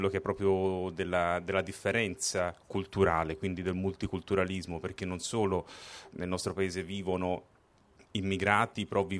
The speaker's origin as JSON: {"language": "Italian", "region": "Umbria", "country": "Italy", "said": "io sono umbro"}